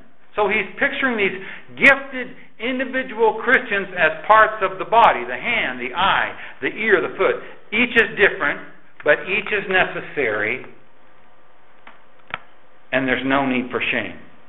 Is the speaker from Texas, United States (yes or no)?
yes; Texas, United States; He's from California, for crying out loud. I'm from Texas.